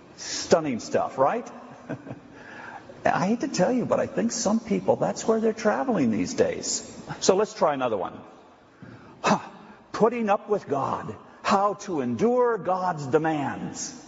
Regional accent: United States; I come from the States, and it's a delight to be here.

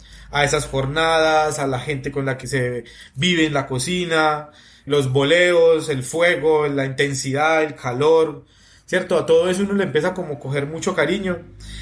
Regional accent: Bucaramanga, Santander, Colombia; born there; Bueno, nací en Bucaramanga, tengo 36 años.

